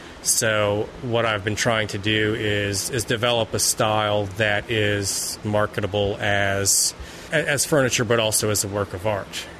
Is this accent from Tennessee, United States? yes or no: no; Charlottesville, Virginia, United States; I grew up in Charlottesville, and right now I'm trying to make a living building furniture.